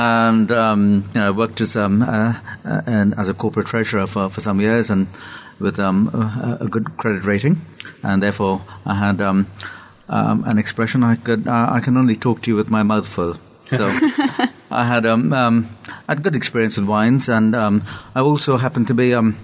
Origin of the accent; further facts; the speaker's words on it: India; now in England; And my roots are in India. I was brought up in India, came to England in 67.